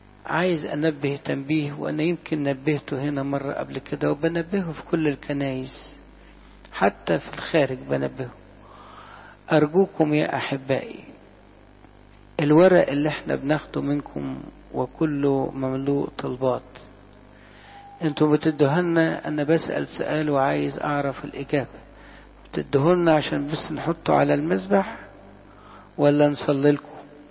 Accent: Egypt; في بلادنا مصر الغالية

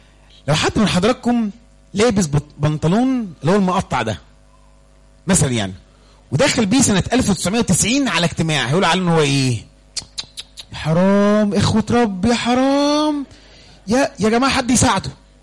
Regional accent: Egypt; احنا كمصريين طبعا بنعمل كده يعني، مصريين معروفين يعني

